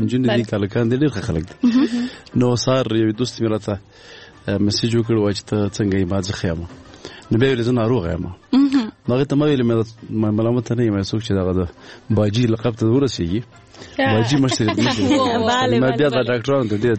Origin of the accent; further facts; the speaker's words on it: Paktia, Afghanistan; مونږ د پکتیا یو